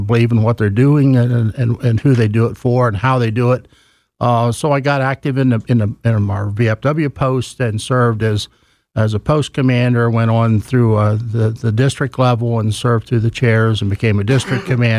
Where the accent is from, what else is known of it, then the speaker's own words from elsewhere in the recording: Ohio, United States; I lived in, I'm from Ohio, and I live in a little community called Delphus. It's near where they build the Abrams tank.